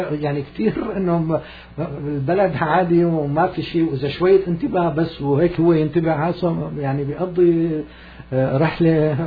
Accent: Syria; عندنا بسوريا

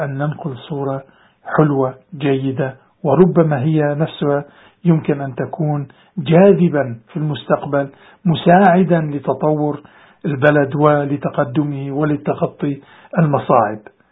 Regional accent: Syria; moved away; يحتم علينا كسوريين أمور عديدة

